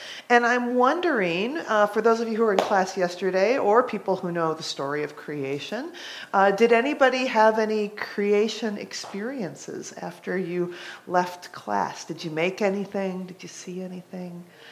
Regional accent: Redmond, Washington, United States; I've been coming to Holden since I was in confirmation because I grew up in Redmond, Washington.

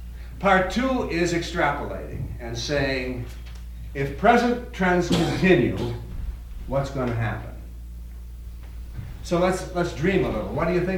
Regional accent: Canada; I come from Canada

